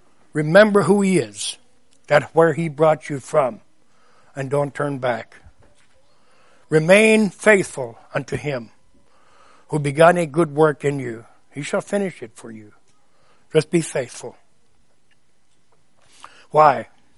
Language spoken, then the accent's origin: English; New York, United States; Where I grew up in New York State, we had a lot of snow.